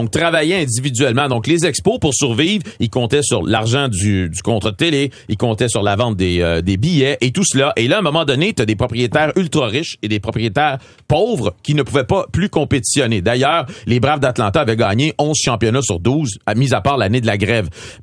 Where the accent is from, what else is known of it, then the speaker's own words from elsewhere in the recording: Montreal, Quebec, Canada; Il y a un sentiment de, on est des Montréalais, on est Québécois, on est fiers.